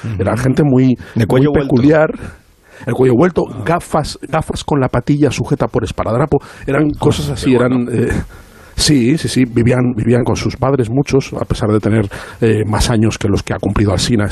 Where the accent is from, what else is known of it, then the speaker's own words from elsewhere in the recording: Valencian Community, Spain; Yo recuerdo en el pueblo donde vivía de niño, en Valencia, que había un cine.